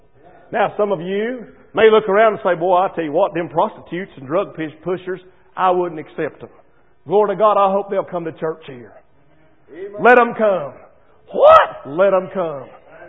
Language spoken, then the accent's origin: English; Hendersonville, North Carolina, United States; Where are you from? I'm from Hendersonville.